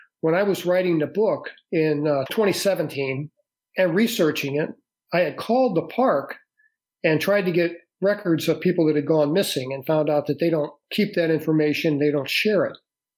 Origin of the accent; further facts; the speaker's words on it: St. Louis, Missouri, United States; you know, we're city kids, man. I grew up in St. Louis.